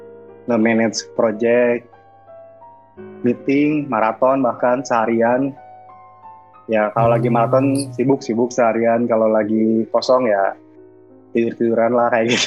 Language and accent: Indonesian; Bandung, West Java, Indonesia; Jadi gue tuh lahir di Bandung, besar di Bandung. Orang tua gue dua-duanya orang Bandung, tapi kebetulan bapak itu ada turunan Jogja dan turunan Banten.